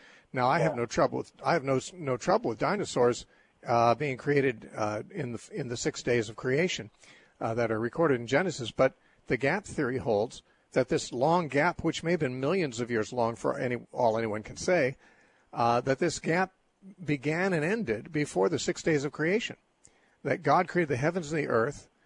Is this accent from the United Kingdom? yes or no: no; Los Angeles, California, United States; I was raised in Los Angeles area, and we just didn't hunt and we didn't farm.